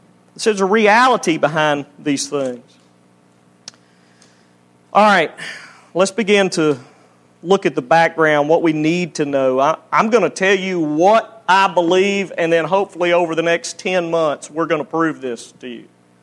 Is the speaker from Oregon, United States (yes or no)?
no; Alabama, United States; Now, I know we're from Alabama, but most of you people can add 62 and 7, that's 69.